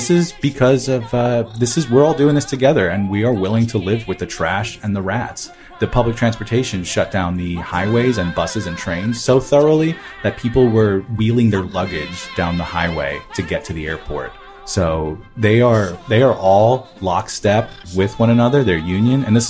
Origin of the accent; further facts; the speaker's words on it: England, United Kingdom; And that's from, as an English person who hated math class, that is very base.